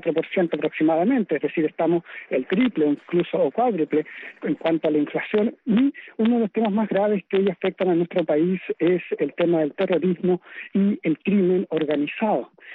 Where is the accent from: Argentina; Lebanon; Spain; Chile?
Chile; estamos nosotros como chilenos siendo parte de un proceso de ataque